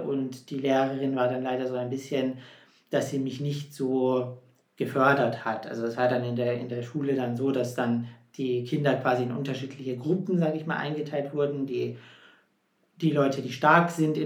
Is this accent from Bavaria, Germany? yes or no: yes; Munich, Bavaria, Germany; Hallo, ich komme aus München.